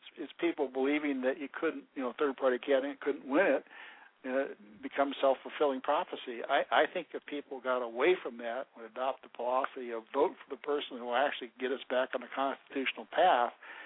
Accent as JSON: {"language": "English", "region": "Idaho", "country": "United States", "tie": "born there", "also_born_or_lived": "Montana / Wyoming / Oregon / Washington", "said": "I was born in Idaho, and although I never really lived there much, I lived mostly in urban areas as my dad was restationed from one place to another as part of the Air Force."}